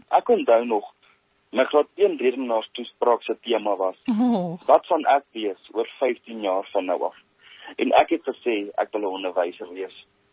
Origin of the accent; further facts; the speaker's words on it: Gauteng, South Africa; Ek is oorspronklik van die Wesrand af. Ek het in 2016 by Hoërskool Riebeekrand gematrikuleer. Ek het in 2017 besluit om my droom te volg en onderwys te studeer aan die Noordwes Universiteit Potchefstroom